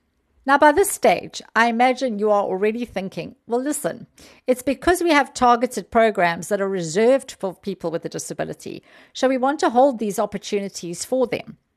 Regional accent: South Africa; I'm from South Africa

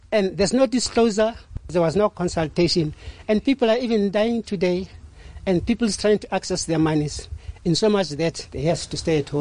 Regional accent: Welkom, Free State, South Africa; I come from the Free State in Welkom.

